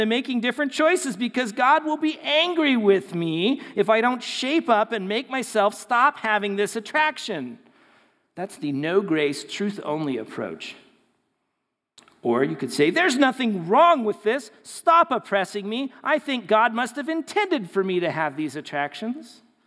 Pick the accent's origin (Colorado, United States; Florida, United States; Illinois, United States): Colorado, United States; it was great to say, oh, we're from Colorado, and it was fun